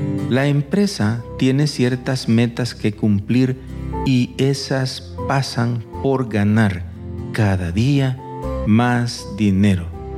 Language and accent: Spanish; El Salvador; Yo recuerdo que en mi país, El Salvador, hace unos 30 o 40 años